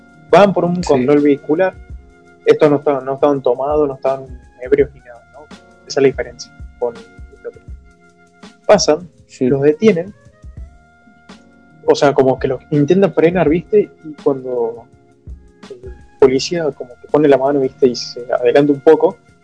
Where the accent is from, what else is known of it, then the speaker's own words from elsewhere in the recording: Argentina; acá en mi país también, bueno, en la parte de Buenos Aires, digamos, están de paro